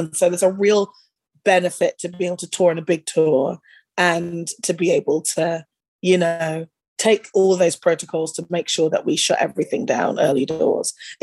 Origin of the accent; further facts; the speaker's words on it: United Kingdom; And it's like, yeah, because I'm a British rocker.